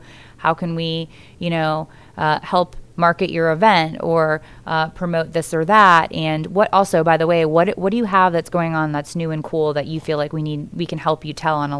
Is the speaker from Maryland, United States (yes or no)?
no; St. Petersburg, Florida, United States; I was born and raised in St. Petersburg. I went through all the public schools, started out at Childs Park Elementary and then went to Southside and then, you know, finally St. Pete High.